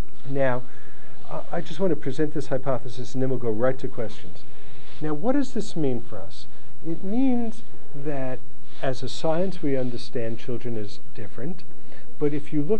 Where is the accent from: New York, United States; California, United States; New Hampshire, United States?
New York, United States; Brooklyn; Growing up in Brooklyn, gambling was not an acceptable behavior.